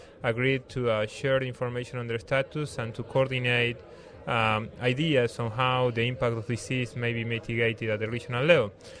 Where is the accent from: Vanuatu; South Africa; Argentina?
Argentina; now in United States; Well, I'm originally from Argentina.